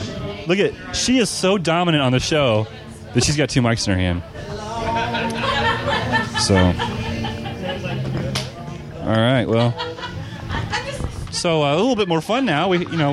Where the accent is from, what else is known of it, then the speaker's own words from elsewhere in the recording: Peoria, Illinois, United States; No, we're from Peoria, Illinois. Do you know where that's at?